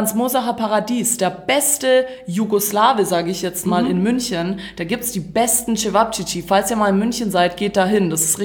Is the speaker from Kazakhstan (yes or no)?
no; Croatia; now in Germany; Ich war in meiner Heimat und das war sehr, sehr schön. Mache ich eigentlich aber jedes Jahr.